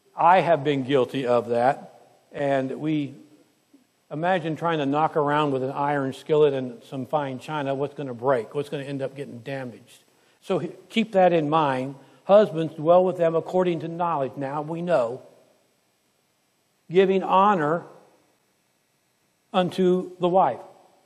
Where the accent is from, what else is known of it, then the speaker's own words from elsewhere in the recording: California, United States; I grew up in California.